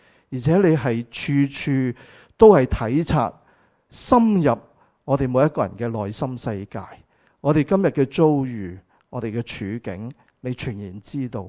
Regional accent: Hong Kong; 我哋香港人好講效率噶嘛

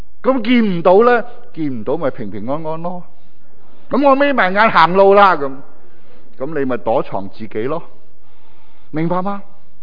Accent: Hong Kong; 我们香港人

